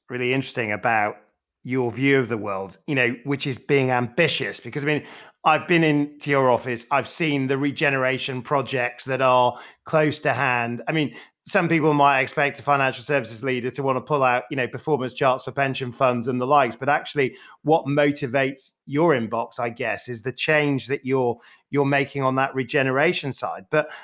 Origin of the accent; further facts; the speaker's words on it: Sheffield, Yorkshire and the Humber, United Kingdom; you grew up in the northeast in Newcastle, I grew up in Sheffield